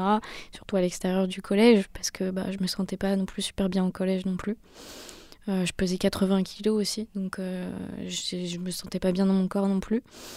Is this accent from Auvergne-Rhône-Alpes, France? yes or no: yes; Bourg-en-Bresse, Auvergne-Rhône-Alpes, France; J'ai 22 ans, je suis originaire de Bourg-en-Bresse